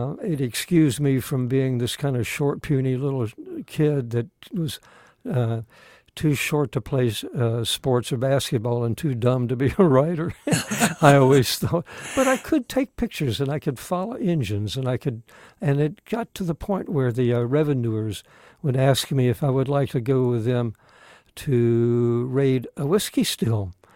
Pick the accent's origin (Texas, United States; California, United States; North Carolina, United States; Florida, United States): North Carolina, United States; also born or lived in Raleigh / Canton / Hickory / Dunn; Well, I grew up in several towns, born in Raleigh, moved to Canton up in the mountains of North Carolina, to Hickory, and then my dad took a job as city manager in Dunn, North Carolina, down in Harnett County.